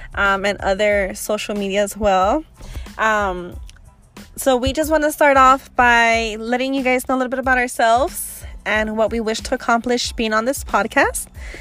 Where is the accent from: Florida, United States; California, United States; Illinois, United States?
California, United States; We are just 3 girls from the A18. We're from the San Fernando Valley.